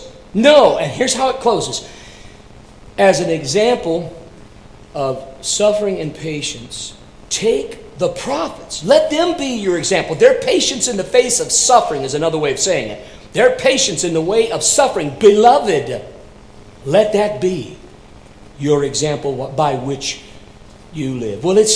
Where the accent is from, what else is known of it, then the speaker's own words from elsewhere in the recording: Kentucky, United States; Ironically, where I grew up in Hardin County, Kentucky, that was the proper address of respect.